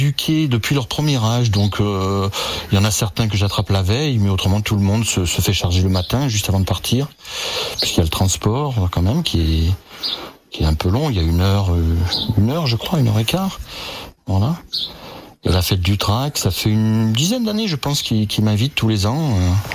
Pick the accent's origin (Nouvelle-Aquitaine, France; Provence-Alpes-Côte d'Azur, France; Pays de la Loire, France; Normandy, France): Nouvelle-Aquitaine, France; moved away as an adult; Moi, je suis du Poitou, donc c'est un peu loin d'ici, hein, c'est l'ouest de la France. Et maintenant, j'habite en Vaucluse depuis bien longtemps.